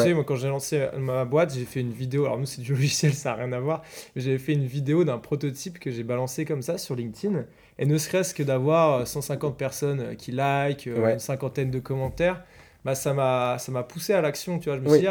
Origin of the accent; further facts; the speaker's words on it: Brittany, France; je suis breton